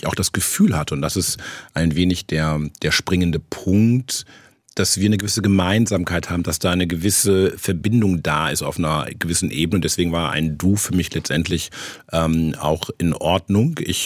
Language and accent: German; Timmel, Lower Saxony, Germany; Ich komme vom Land, ich komme aus Ostfriesland, von einem sehr schönen 800-Seelendorf Timmel im Landkreis Aurich.